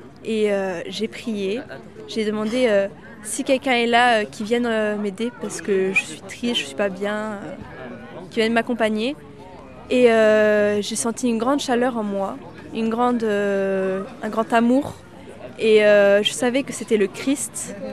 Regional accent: Navarrenx, Nouvelle-Aquitaine, France; je viens de Navarinx, dans le Béarn.

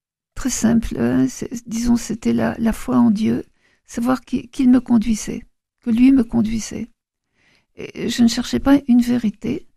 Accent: Toulouse, Occitanie, France; born there; Et je suis née à Toulouse, mes parents étaient à Paris

